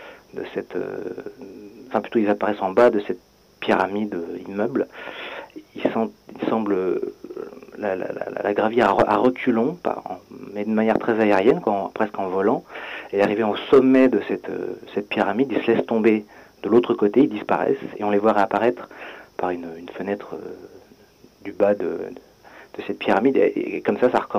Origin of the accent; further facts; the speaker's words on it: France; je suis français donc je peux comprendre